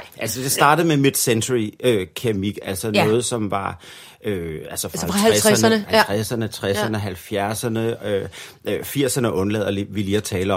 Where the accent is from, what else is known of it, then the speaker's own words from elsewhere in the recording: Region of Southern Denmark, Denmark; der hvor jeg kommer fra, som jo er Sønderjylland, og det kan jo ikke, man skal jo ikke fornægte sine rødder og den muld, man er rundet af.